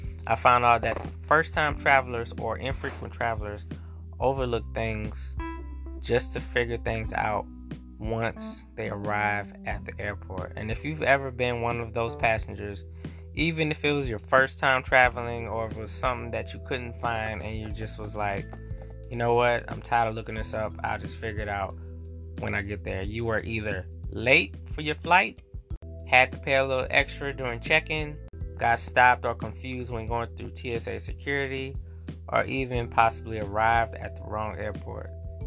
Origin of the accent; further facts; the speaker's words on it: New Orleans, Louisiana, United States; moved away as an adult; now in Houston, United States; I'm from New Orleans, Louisiana, born and raised. I've been in Houston since 2005 due to Hurricane Katrina.